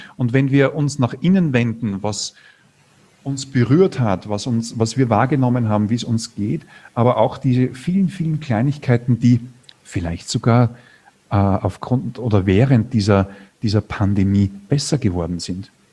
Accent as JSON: {"language": "German", "country": "Austria", "said": "Bei uns in Österreich sind die Elefanten ausgebrochen als Abstandshalter."}